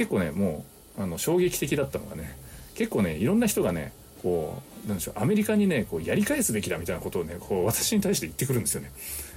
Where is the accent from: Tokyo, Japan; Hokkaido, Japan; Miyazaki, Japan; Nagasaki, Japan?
Nagasaki, Japan; 長崎出身ですって言うとね、原爆のねことについてね、お話しするっていうか話題になるんですよね